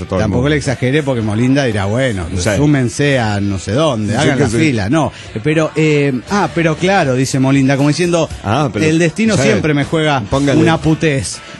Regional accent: Villahermosa, Tabasco, Mexico; de Villahermosa, Tabasco, México.

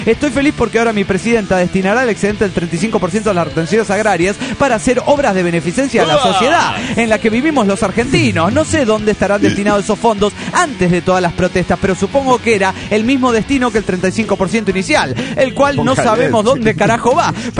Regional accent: Colombia; now in Spain; bueno, yo soy de Colombia, pero vivo en España.

